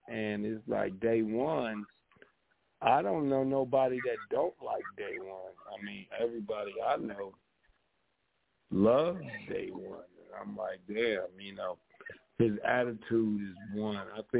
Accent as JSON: {"language": "English", "town": "Hawthorne", "region": "California", "country": "United States", "said": "started off in Hawthorne before I went to my neighborhood, nigga. I was from Hawthorne."}